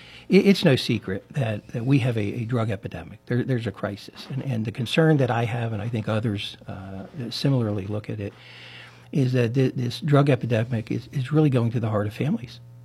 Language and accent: English; Reading, Pennsylvania, United States; also born or lived in Ohio / Michigan; now in Butler, United States; And my life story then took me to Ohio, up through Michigan, and then back to my hometown of Reading, Pennsylvania, before a young girl, Marcia Peraska, brought me to Butler since 1998.